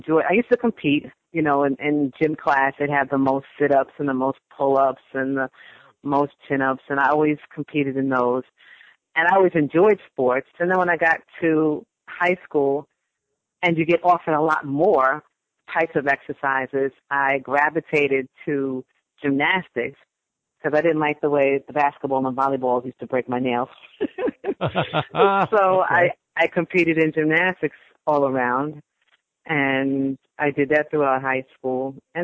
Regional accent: Queens, New York, United States; I grew up in Queens, New York.

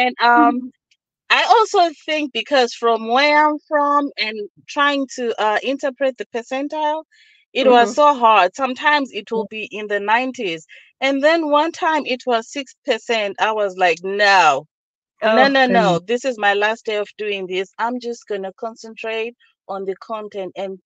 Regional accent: Zimbabwe; now in Indianapolis, United States; Okay, I'm calling you from Indianapolis, but I'm originally from Zimbabwe, Southern Africa.

